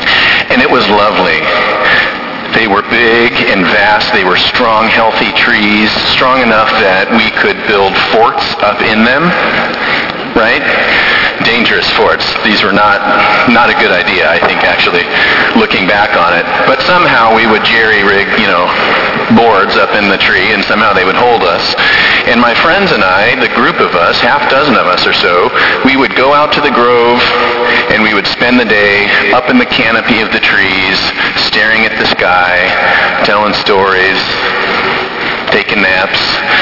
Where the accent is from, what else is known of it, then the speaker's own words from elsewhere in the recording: Washington, United States; I grew up in Central Washington State, the part of the state that is on fire right now, because in the summer it is dry.